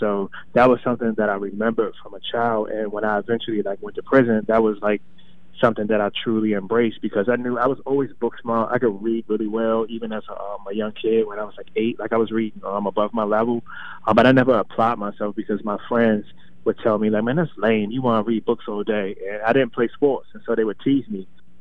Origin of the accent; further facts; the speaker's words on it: Washington, District of Columbia, United States; I grew up in Washington, D.C., Northeast, around, I guess, late 80s, early 90s was the time I was there.